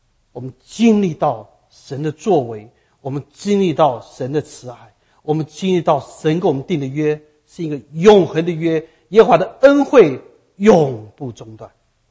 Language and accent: Chinese; Taiwan; moved away as an adult; now in United States; 30多年前我从台湾来到美国